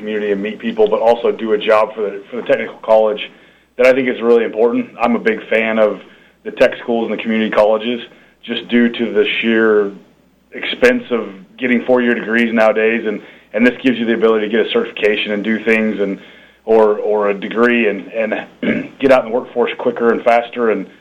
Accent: Kansas, United States; So I grew up in Southwest Kansas, farm and ranch.

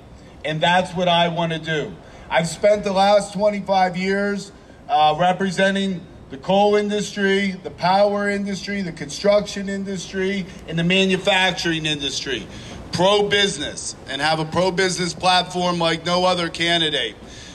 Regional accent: Aliquippa, Pennsylvania, United States; I grew up in Aliquippa in Beaver County. If you know football, Mike Ditka, Tony Dorsett, it was a blue-collar town.

